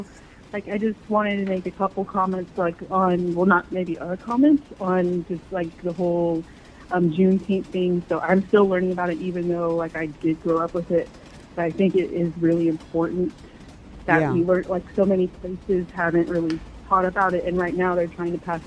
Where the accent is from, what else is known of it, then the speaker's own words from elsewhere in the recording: North Carolina, United States; I'm from North Carolina and grew up in the South